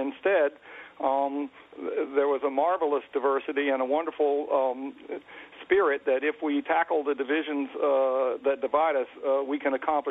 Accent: Atlanta, Georgia, United States; I grew up in Atlanta. At the time, I was the son of a dry cleaner in Atlanta.

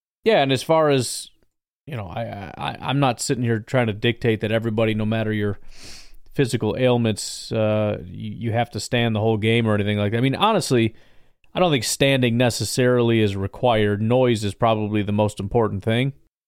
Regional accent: Chicago, Illinois, United States; I grew up in the Chicago area, and what I know to be barbecue is, it's very similar to, you know, Memphis, St. Louis style

